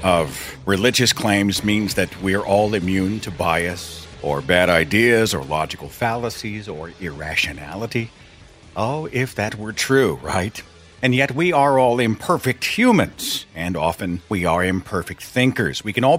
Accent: Oklahoma, United States; It's so amazing to be here in my home state of Oklahoma, an atheist today.

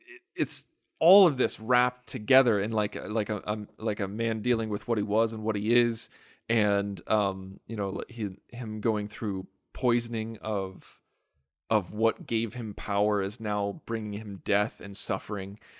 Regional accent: United States; I thoroughly enjoy it because I'm an American.

